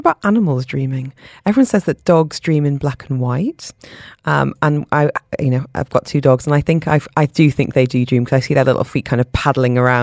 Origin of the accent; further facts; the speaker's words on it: Nepal; first language Newari; English is a second language; And with friends and family from Nepal, I speak Nawari, which is my mother tongue.